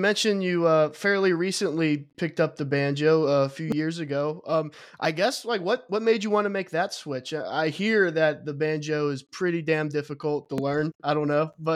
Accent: Kentucky, United States; you know, I'm from Kentucky in the States, and I immediately thought bluegrass

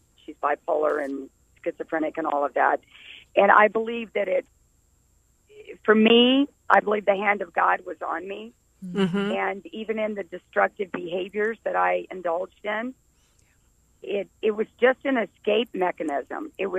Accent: Atlanta, Georgia, United States; I grew up in Atlanta, but I spent a lot of my time at my grandmother's in Alabama.

